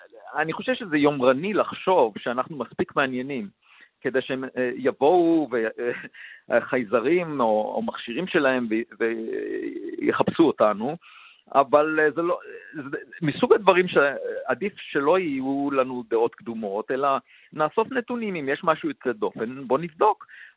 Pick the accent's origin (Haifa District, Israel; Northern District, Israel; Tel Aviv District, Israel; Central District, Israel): Central District, Israel; Beit Hanan; born there; אני נולדתי במושב בית חנן, הייתי קשור מאוד לטבע